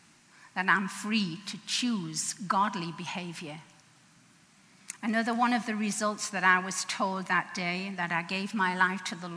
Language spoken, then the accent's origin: English; England, United Kingdom; because I grew up in England, and I knew we had a queen, and we had princesses and princes